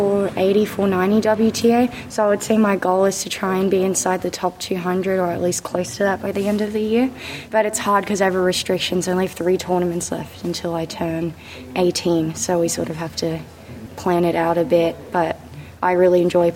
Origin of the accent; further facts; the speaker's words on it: Brisbane, Queensland, Australia; also born or lived in New South Wales; I started tennis in Brisbane because I was born in New South Wales, but I moved when I was two or three